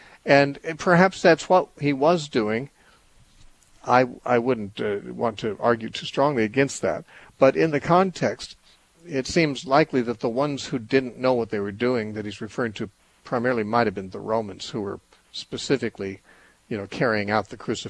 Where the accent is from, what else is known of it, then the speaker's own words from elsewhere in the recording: Temecula, California, United States; Let's talk to Antonio from Temecula, California, who is in my hometown.